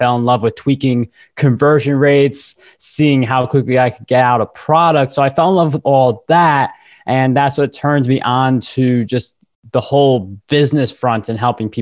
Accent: New York, United States; I'm a New Yorker. I'm a Red Sox fan.

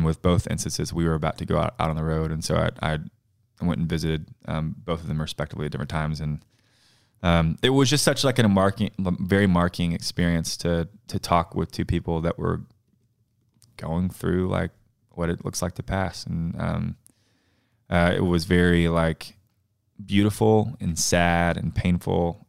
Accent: Cookeville, Tennessee, United States; It was back in my hometown, Cookeville.

